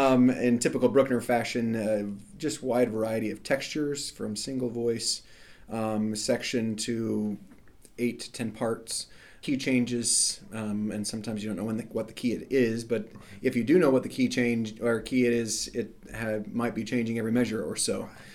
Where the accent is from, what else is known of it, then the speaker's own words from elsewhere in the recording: Utah, United States; now in Lubbock, United States; Growing up in Utah, I've sung and performed this work numerous times.